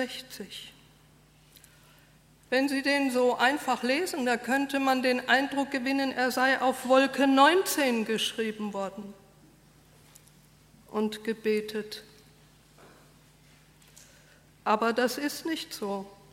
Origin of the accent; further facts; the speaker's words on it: Heidelberg, Baden-Württemberg, Germany; born there; ich bin in Heidelberg geboren. Nein, mein Herz habe ich dort nicht verloren, aber … das passt irgendwie gut zusammen.